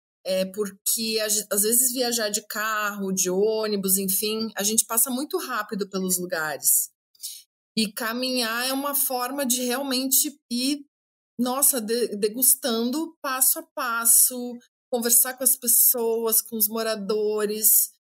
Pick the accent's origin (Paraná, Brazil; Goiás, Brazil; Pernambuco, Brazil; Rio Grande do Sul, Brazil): Rio Grande do Sul, Brazil; Porto Alegre; moved away; Eu sou de Porto Alegre. E nós fomos numas férias para Maceió, gostamos da cidade e simplesmente decidimos mudar para lá.